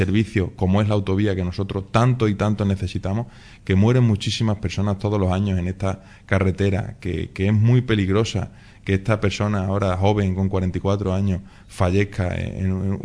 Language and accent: Spanish; Spain; tenemos que tener en cuenta que somos españoles como todas las comunidades